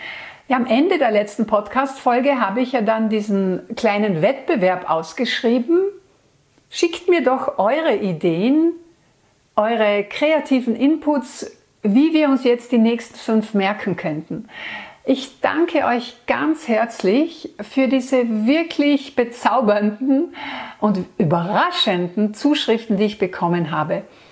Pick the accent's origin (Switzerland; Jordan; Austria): Austria; bei uns in Österreich